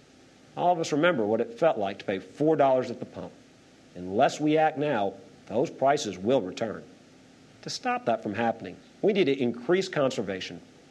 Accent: Louisiana, United States; In my home state, there used to be a saying, at any given time, half of Louisiana was said to be half underwater and the other half under indictment.

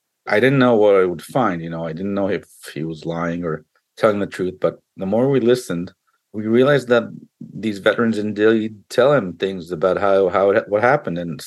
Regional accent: Israel; I grew up in Israel in a Zionist leftist family.

